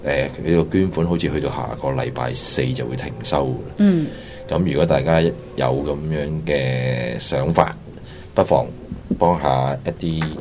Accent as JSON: {"language": "Cantonese", "country": "Hong Kong", "said": "所以我哋香港人真系都几热心嘅呢件事里边"}